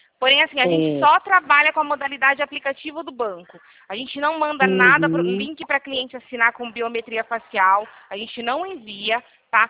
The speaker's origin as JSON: {"language": "Portuguese", "region": "São Paulo", "country": "Brazil", "said": "Eu sou do interior de São Paulo."}